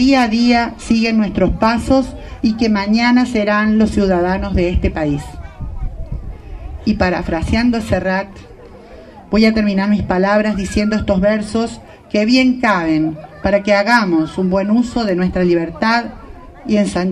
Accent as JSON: {"language": "Spanish", "country": "Argentina", "said": "esas palabras me hicieron reflexionar como argentina"}